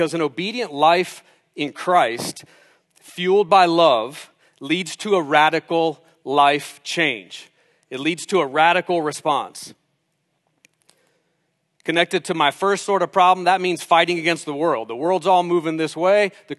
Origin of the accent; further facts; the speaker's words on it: United States; I am American, and I love this country. I'm thankful to be American.